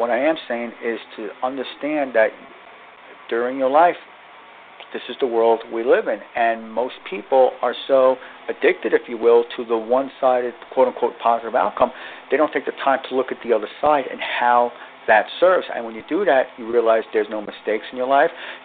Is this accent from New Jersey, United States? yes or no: yes; New Jersey, United States; I know I'm from New Jersey, is there's a lot of traffic on the road in New Jersey.